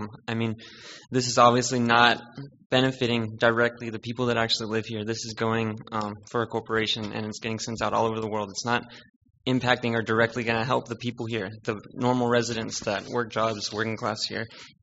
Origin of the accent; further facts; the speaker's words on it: Texas, United States; I grew up, born and raised in the Coastal Bend area.